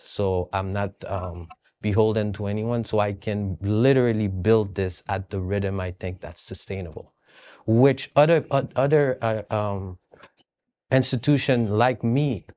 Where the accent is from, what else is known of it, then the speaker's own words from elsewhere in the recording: Haiti; the Haitian community mostly, because I'm from Haiti.